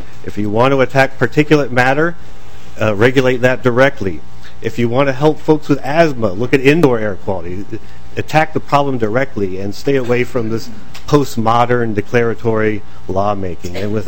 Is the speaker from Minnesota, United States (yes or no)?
yes; Edina, Minnesota, United States; I'm from Edina, Minnesota, and I'm unemployed.